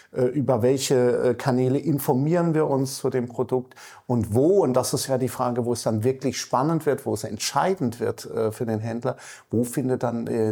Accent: Karlsruhe, Baden-Württemberg, Germany; now in Cologne, Germany; Ich bin ja selber auch nur Immi, wie der Kölner sagt. Bin aus Karlsruhe hier vor vielen, vielen Jahren hergezogen

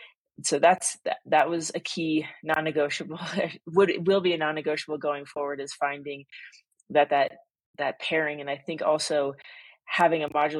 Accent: Cody, Wyoming, United States; building a museum in my hometown of Cody, Wyoming.

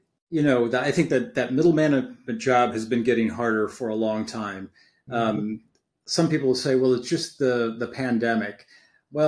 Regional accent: St. Louis, Missouri, United States; also born or lived in Phoenix; spent a long time at BJC in my hometown of St. Louis, and then as the CEO of the Children's Hospital in Phoenix.

